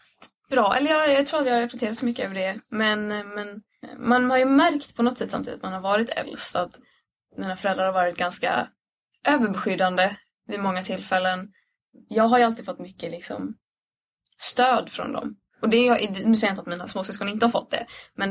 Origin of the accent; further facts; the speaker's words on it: Jökskulla, Sweden; jag är ju sommarställe i Jökskulla. Och man bara, ja, där är jag uppvuxen.